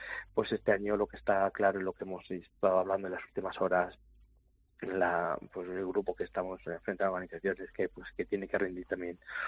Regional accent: Ayna, Castilla-La Mancha, Spain; La verdad es que nos ha puesto en el mapa tanto a mi pueblo, a Aina, como a Liétor y a Molinicos.

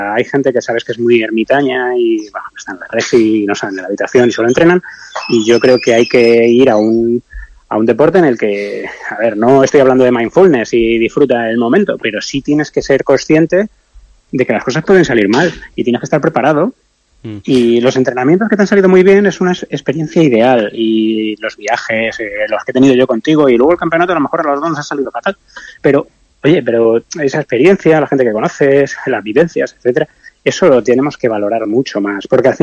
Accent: Móstoles, Community of Madrid, Spain; yo soy un chaval de Madrid, de Móstoles

